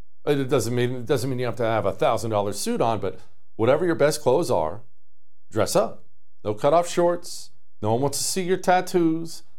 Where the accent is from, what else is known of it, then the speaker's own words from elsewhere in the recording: Montana, United States; I grew up in Montana. I get that sentiment all the way.